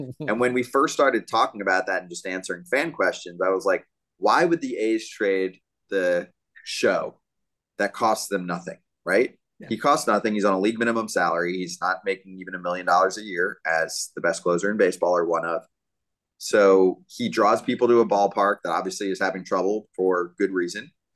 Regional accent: New Jersey, United States; Maybe I'm wrong on this, but growing up in New Jersey, you have some teams in New Jersey and then you have some teams in New York.

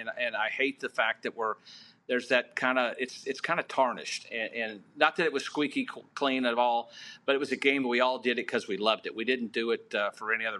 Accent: Indiana, United States; moved away as an adult; now in Mississippi, United States; Now, I grew up in Indiana. And was raised there, you know, up until I went to college. But I've lived in Mississippi over half of my life.

